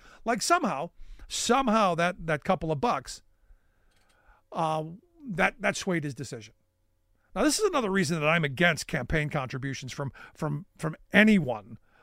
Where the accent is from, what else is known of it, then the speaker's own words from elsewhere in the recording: Cleveland, Ohio, United States; when I grew up in Cleveland, you know, we used to ride the RTA, the rapid transit there.